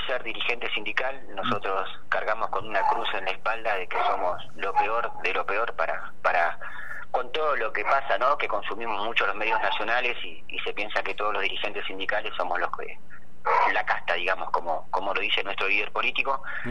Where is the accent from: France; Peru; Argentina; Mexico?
Argentina; Campo Grande, Río Negro; also born or lived in Cipolletti; now in General Roca, Argentina; Sí, soy nacido en Cipolletti, criado en Campo Grande, Villa Manzano, hijo de trabajadores rurales, de un trabajador y una trabajadora rural.